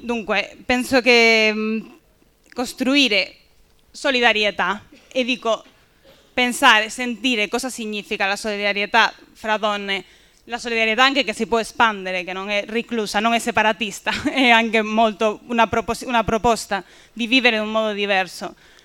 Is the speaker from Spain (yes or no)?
yes; Spain; della Corrente Umanista Socialista, vengo dalla Spagna, mi sono impegnata lì per tanti anni.